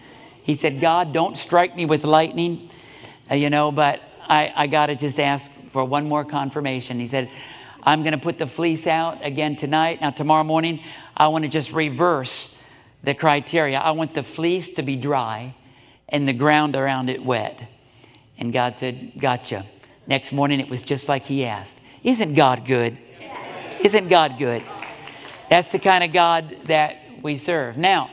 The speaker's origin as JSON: {"language": "English", "region": "Florida", "country": "United States", "tie": "born or raised there", "said": "I was raised in Florida. Snakes are no problem for me."}